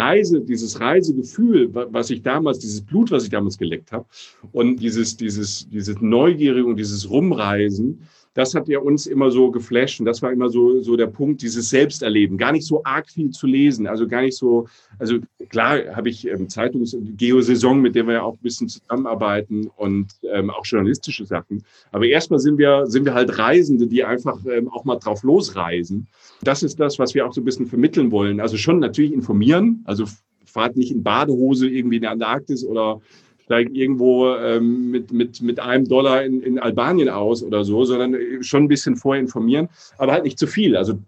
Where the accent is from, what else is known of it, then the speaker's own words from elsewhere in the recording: Rhineland-Palatinate, Germany; ich bin aus der Pfalz, von der Weinstraße.